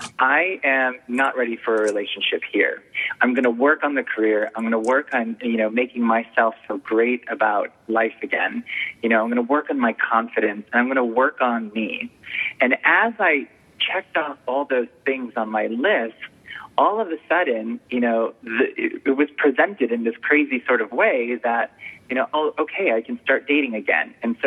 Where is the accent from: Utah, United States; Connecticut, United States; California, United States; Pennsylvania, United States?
California, United States; moved away; I moved from Orange County and had never been, anywhere else. And I literally started all over.